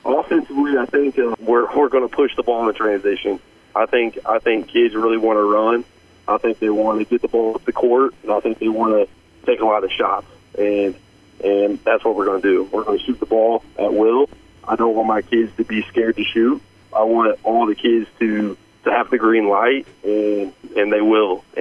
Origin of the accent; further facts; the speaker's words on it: Fordland, Missouri, United States; I'm from Springfield, but I'm actually from Fordland, Missouri, which is kind of a 30 minutes outside Springfield, and Fordland's kind of a small community.